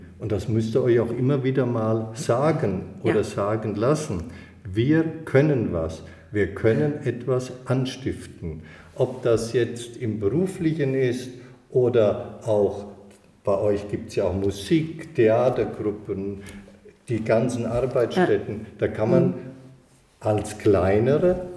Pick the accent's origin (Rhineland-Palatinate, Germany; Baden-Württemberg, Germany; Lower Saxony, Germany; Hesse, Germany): Hesse, Germany; Marburg; born there; now in Bamberg, Germany; Also ich bin ja eigentlich geboren in Marburg.